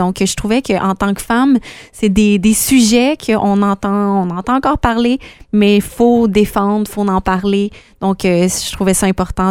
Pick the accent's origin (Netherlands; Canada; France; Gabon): Canada; Sherbrooke, Quebec; j'ai un show solo qui a lieu dans mon patelin à Sherbrooke